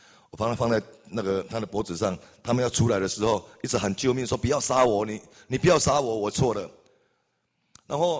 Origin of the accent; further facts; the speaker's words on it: Taitung County, Taiwan; 我小时候是住在我们这个台湾台东的一个乡下，资本温泉的旁边。